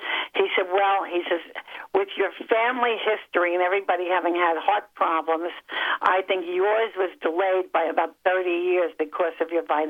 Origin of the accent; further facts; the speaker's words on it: New Jersey, United States; moved away as an adult; Well, I grew up in Jersey and did not move to New York until I was in my very early 20s. When I got married, I moved over to New York.